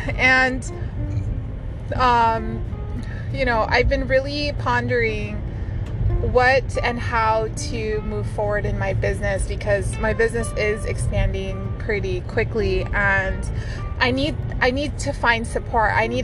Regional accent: Philippines; She's actually Filipino, and I'm Filipino, if you guys don't know that.

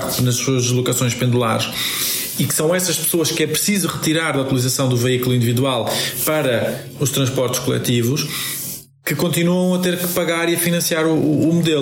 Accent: Setúbal, Portugal; sou da Margem Sul e portanto faço parte desse conjunto de pessoas que é da periferia da cidade de Lisboa

